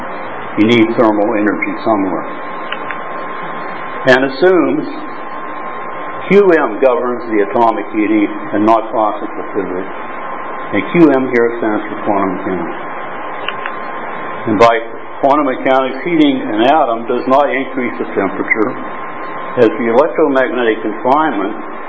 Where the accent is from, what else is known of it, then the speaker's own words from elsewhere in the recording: United States; I'm an American. I'm living in Hong Kong in Berlin. I came here from Berlin.